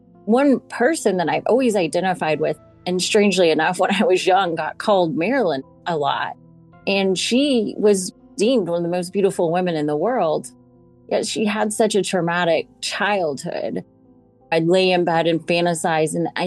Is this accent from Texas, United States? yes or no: yes; Irving, Texas, United States; born there; I was born in Irving, Texas.